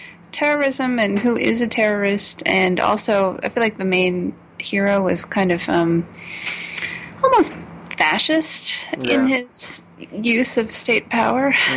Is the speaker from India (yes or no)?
no; United States; And maybe it's just because I'm coming from America, where there is such prejudice against anyone who's Muslim after September 11th